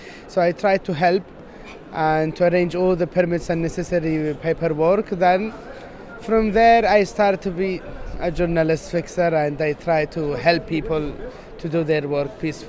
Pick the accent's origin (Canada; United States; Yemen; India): Yemen; Sanaa, Amanat Al Asimah; I'm originally from Sana'a, but I work in different governorates, so I am not located in Sana'a.